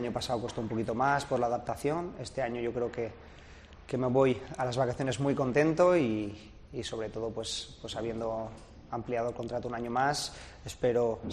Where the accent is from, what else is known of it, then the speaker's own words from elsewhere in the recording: Valencia, Valencian Community, Spain; moved away; A nivel cultural es muy parecido a mi tierra, Valencia